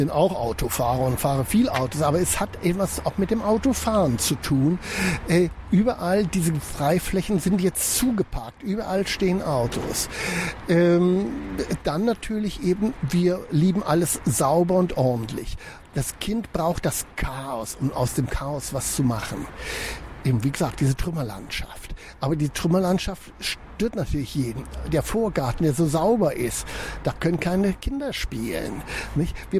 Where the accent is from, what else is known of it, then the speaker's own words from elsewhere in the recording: Wuppertal, North Rhine-Westphalia, Germany; ich bin aufgewachsen in Wuppertal nach dem Krieg, als alles verbombt war.